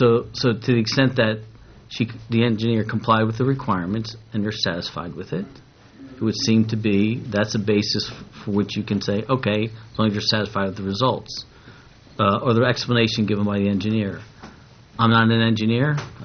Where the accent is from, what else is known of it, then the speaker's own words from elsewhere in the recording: Camden, United States; I grew up in Camden. We didn't have soil.